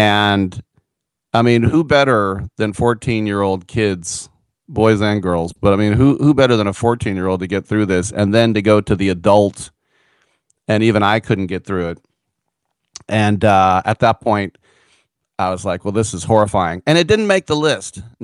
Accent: United States; And yes, I'm American, so football is football, soccer, soccer.

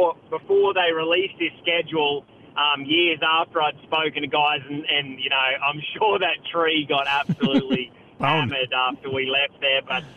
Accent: Australia; We sort of had our own personalities, I guess, in Austral

